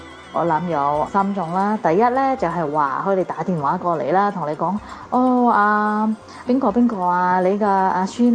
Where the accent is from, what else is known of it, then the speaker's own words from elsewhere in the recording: Singapore; 各位哥哥姐姐大家好，我是新加坡的